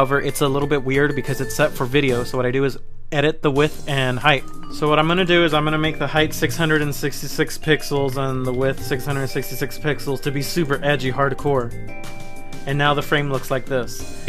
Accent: United States; Because as we all know, I am American, and I eat all my feelings away.

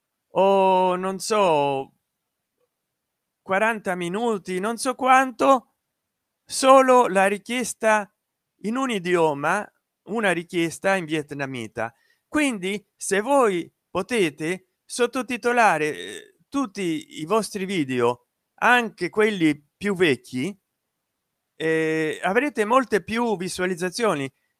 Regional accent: Rome, Lazio, Italy; Mi spiace deluderti, ma sono romano di Casalpaloco.

